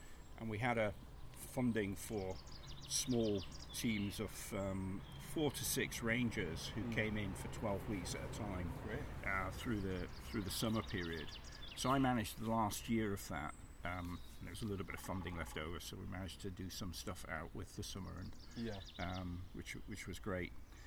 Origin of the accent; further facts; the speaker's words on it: Perth, Scotland, United Kingdom; also born or lived in Germany; So I went to primary school and everything in Perth. So if you like, when I grew up initially, it was in Scotland.